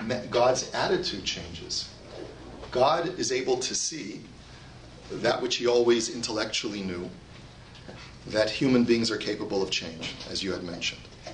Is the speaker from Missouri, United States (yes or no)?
no; California, United States; I know I come from California, so.